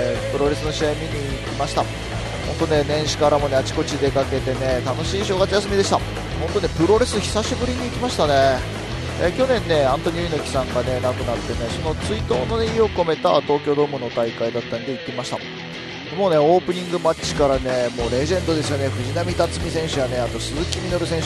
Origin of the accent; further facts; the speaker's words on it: Sapporo, Hokkaido, Japan; 年末はね地元札幌に帰ってきました。